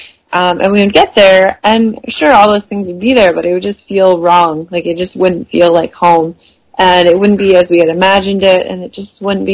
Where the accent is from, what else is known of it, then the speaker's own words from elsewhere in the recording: Illinois, United States; but I'm from Illinois and I just don't want to live in the mountains.